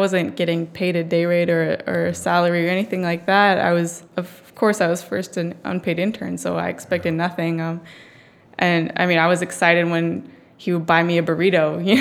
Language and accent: English; Campbell, California, United States; Well, I grew up in Campbell, California. So that's just, it's kind of a suburb of San Jose, which is south of San Francisco.